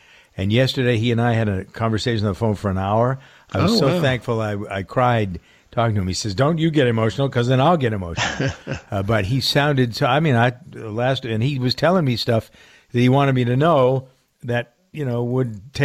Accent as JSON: {"language": "English", "town": "Framingham", "region": "Massachusetts", "country": "United States", "tie": "born or raised there", "said": "I have a very close friend in my hometown of Framingham who happens to be a state rep"}